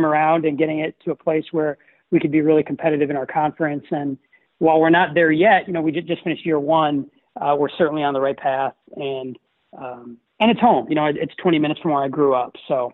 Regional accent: Minnesota, United States; Being a head coach at a really strong Division III school in my hometown, it made so much sense. And I have coaches here in Minnesota

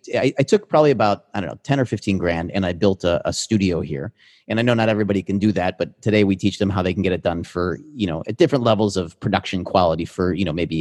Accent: Chicago, Illinois, United States; You know, I grew up in Chicago in improv.

